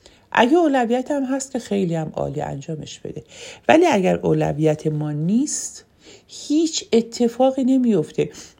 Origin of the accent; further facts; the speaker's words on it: Isfahan, Iran; یه سفر میتونه برای ما که اصفهانیم 4 دکان باشه